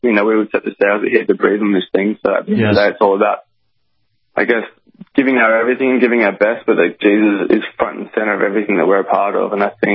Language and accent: English; Australia